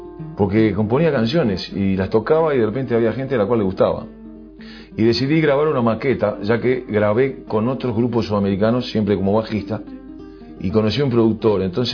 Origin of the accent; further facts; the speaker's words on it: Uruguay; moved away as an adult; Cuando me fui de Uruguay, yo no componía canciones, solamente había escrito una.